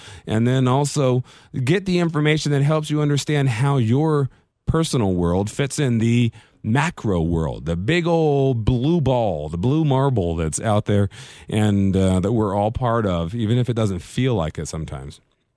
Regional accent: Las Vegas, Nevada, United States; where I'm broadcasting from, this beautiful town of Las Vegas, my hometown.

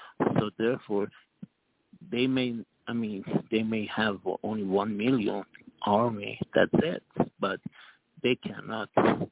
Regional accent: Iran; English is a second language; You see, we are from Iran, and really, we know exactly the Ayatollahs.

